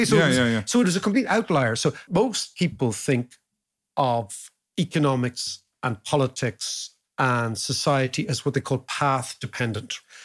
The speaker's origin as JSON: {"language": "English", "country": "Ireland", "said": "I'm Irish"}